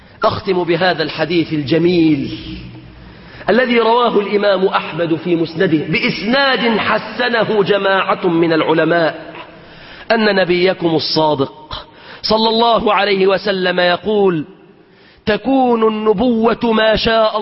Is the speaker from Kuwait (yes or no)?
no; Egypt; اللهم احفظ بلادنا مصر بالإسلام